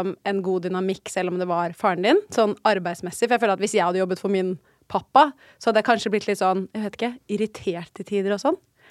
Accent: Oslo, Norway; rett ved der hvor jeg oppvokst faktisk.

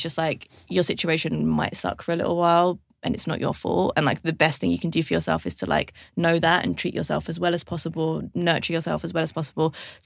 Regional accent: London, United Kingdom; I grew up in London, like, so I just don't have that experience at all.

